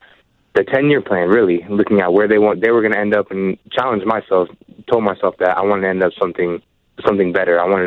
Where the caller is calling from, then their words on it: Portland, Oregon, United States; Yeah, I'm calling from Portland.